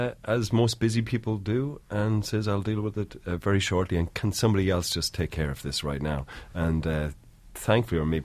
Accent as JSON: {"language": "English", "country": "Ireland", "tie": "born or raised there", "said": "growing up in Ireland"}